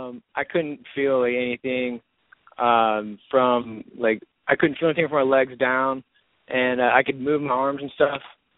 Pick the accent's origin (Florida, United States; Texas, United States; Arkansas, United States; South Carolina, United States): South Carolina, United States; Chapin; I'm from Chapin, South Carolina